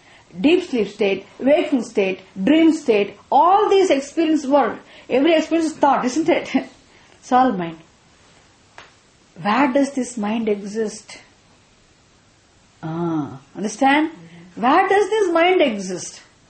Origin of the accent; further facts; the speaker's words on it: Tamil Nadu, India; I wish I could speak in Hindi at least. Unfortunately, being born and brought up in Tamil Nadu.